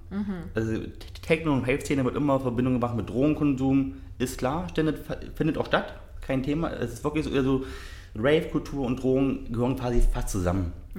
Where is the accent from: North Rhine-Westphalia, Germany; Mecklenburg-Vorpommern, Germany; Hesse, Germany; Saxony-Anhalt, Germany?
Saxony-Anhalt, Germany; Magdeburg; nee, ich bin Magdeburger.